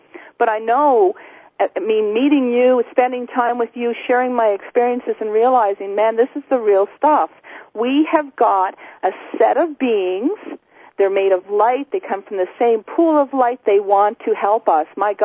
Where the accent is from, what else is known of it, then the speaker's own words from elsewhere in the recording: Newfoundland and Labrador, Canada; I was like, gee, I thought I was a Newfoundlander from Canada.